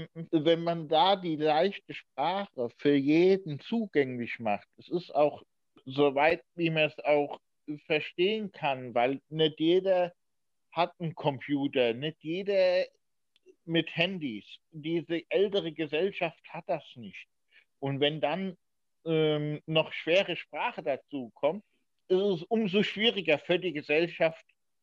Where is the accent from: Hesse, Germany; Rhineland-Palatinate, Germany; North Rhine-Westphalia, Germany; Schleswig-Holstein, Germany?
Rhineland-Palatinate, Germany; Diez; born there; in Dietz, da wo ich geboren worden bin. Bin ja ein gebürtiger Dietzer.